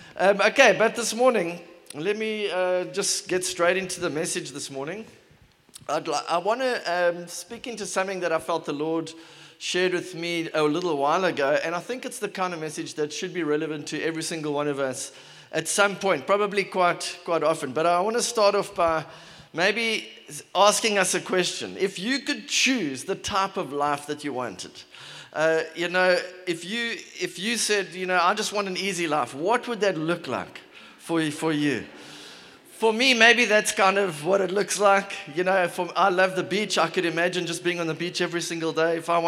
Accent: Port Elizabeth, Eastern Cape, South Africa; I come from Port Elizabeth.

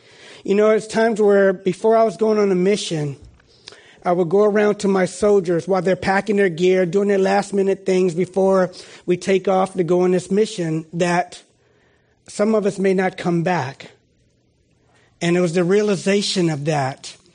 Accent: Washington, District of Columbia, United States; They knew I'm from Washington, D.C.

